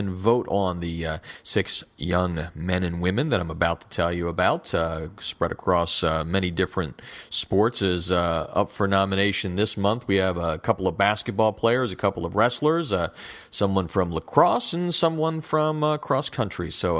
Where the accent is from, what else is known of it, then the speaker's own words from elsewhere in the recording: Easton, Pennsylvania, United States; And Willie from my hometown of Easton, congratulations